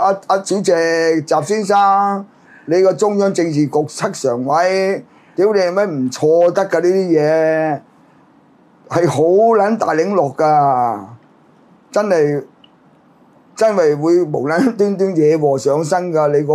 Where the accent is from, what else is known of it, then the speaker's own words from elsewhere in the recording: China; 但係作為中國人有責任提醒。